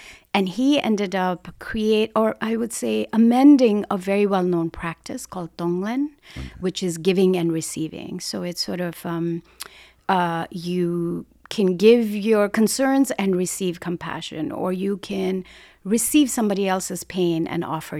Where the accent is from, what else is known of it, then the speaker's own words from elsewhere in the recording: the Himalayas, India; I'm from the Bhutia community in the Himalayas. We as, we're a scheduled tribe and we have very strong connection to the land and waters.